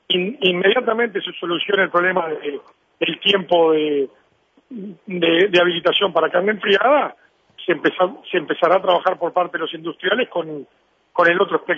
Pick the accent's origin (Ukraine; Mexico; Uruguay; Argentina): Uruguay; La gente en la calle te pregunta de dónde sos y le decís Uruguay y te dice Forlán.